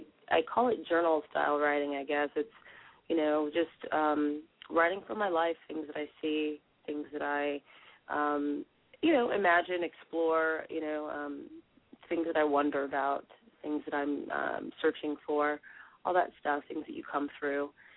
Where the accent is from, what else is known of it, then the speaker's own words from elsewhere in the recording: Southern United States, United States; especially growing up in the South, I mean, my friends listened to … and, you know, country western music and, you know